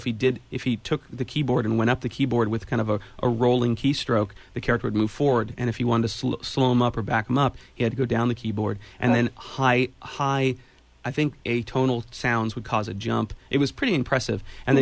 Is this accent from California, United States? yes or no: yes; Ben Lomond, California, United States; Hey, that's my hometown. I grew up there.